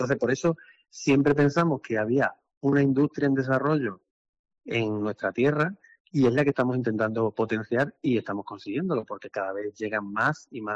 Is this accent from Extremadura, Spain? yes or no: yes; Extremadura, Spain; estamos orgullosos muchas veces de ser extremeños, de ser de almendralejenses o de una fiesta determinada que sucede en mi pueblo